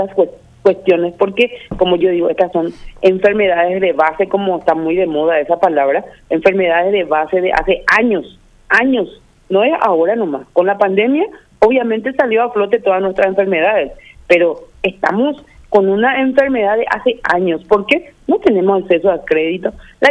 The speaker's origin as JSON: {"language": "Spanish", "country": "Paraguay", "said": "somos paraguayos"}